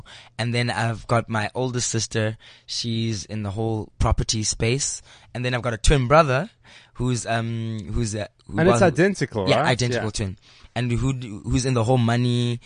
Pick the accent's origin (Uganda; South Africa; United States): South Africa; Eastern Cape; It's going to be Cape Town, although I grew up in the Eastern Cape